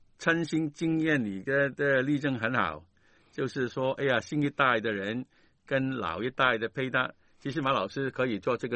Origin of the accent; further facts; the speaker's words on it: Guangdong, China; 我们广东人说这个是怎么说？这说我说是走数啊